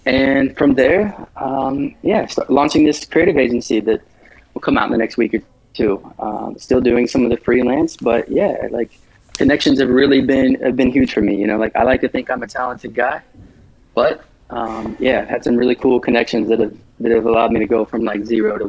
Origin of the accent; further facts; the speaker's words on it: Midwest, United States; I grew up playing sports in the Midwest, but basketball was always my thing.